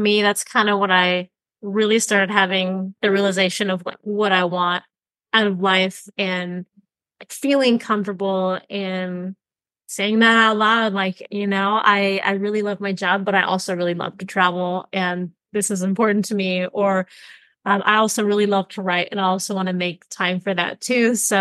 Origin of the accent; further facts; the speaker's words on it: California, United States; now in Sacramento, United States; I am originally from the Bay Area, and I moved 2.5 hours away to the Sacramento area about 10 years ago.